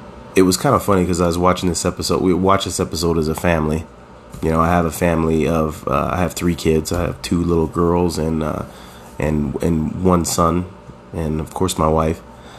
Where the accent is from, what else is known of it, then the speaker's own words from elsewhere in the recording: Idaho, United States; I grew up in the Southeast Idaho region, and there are a lot of LDS religious types here.